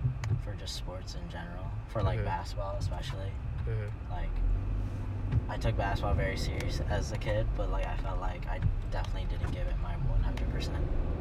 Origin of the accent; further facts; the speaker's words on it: Chicago, Illinois, United States; Born and raised in Chicago. Kind of live on the south side or near south side.